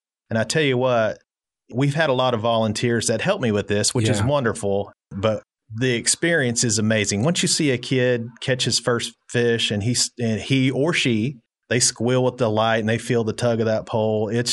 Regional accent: Arkansas, United States; I'm partial to it, obviously, because I grew up on the Kings River.

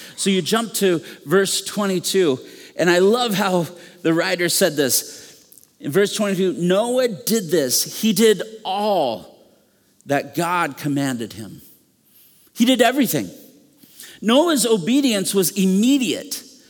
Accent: Minnesota, United States; I'm coming from Minnesota, so I say boat a little bit differently.

